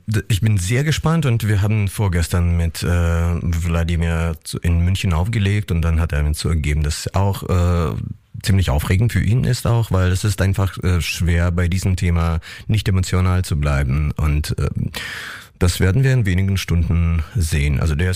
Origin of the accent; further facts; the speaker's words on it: Kharkiv, Kharkiv Oblast, Ukraine; ich habe noch Familie in Charkow, meiner Heimatstadt in der Ostukraine